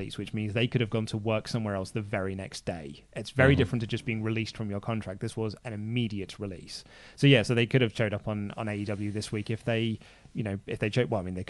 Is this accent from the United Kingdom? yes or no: no; Ireland; One more thing, Ollie, please use a Guinness glass. It looks wrong. I'm Irish.